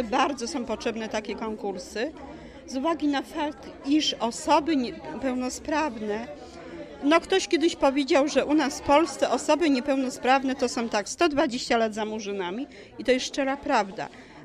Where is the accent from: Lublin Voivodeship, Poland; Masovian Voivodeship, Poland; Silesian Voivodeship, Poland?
Silesian Voivodeship, Poland; Będzin; now in Sosnowiec, Poland; rodowitą będzinianką, zagłębianką. Obecnie mieszkam w Sosnowcu.